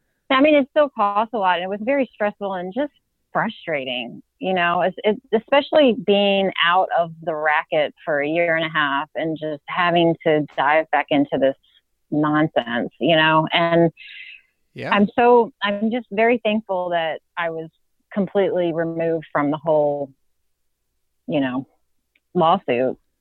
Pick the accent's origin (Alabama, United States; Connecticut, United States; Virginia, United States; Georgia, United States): Virginia, United States; But then I spoke to some friends of mine who are attorneys in Virginia, and I'm from Virginia